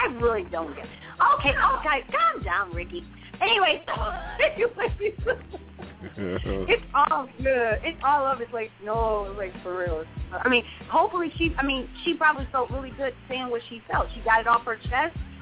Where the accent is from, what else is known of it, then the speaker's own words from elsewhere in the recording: Detroit, Michigan, United States; I was raised in Detroit, okay?